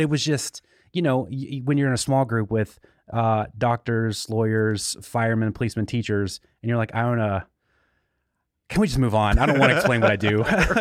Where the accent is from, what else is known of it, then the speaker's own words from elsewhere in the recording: the South, United States; I think a rite of passage in growing up in the South, in the evangelical South, is should I become a youth minister if you're a guy?